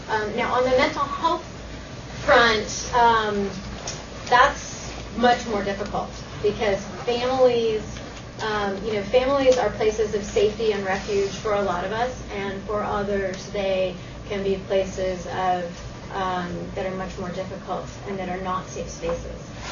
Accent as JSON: {"language": "English", "region": "New Mexico", "country": "United States", "said": "and New Mexico is I'm from New Mexico, and I happen to know it's like 99% wild, right?"}